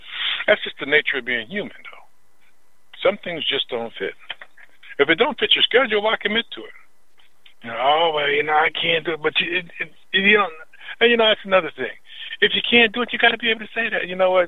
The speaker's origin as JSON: {"language": "English", "country": "United States", "said": "because being an American people now"}